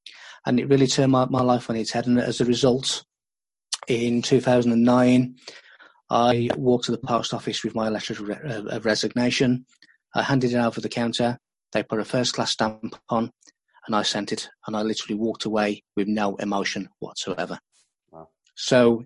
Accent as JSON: {"language": "English", "region": "West Midlands", "country": "United Kingdom", "tie": "born there", "said": "I was born in the West Midlands in the UK, which is where I stopped predominantly for the mass part of my life, just moving around a very, very small geographic area."}